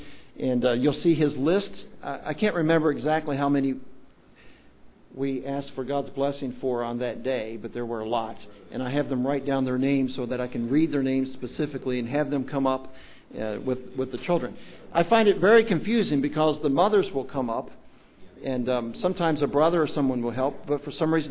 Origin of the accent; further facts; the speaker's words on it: Kentucky, United States; that's not just because I'm from Kentucky